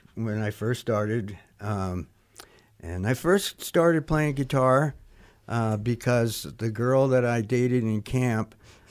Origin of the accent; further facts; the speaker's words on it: Staten Island, New York, United States; born there; Well, let's see. I was born on Staten Island, New York.